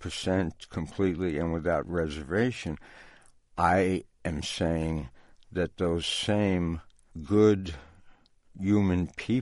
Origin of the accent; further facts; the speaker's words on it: Newark, New Jersey, United States; I'm from Newark, New Jersey.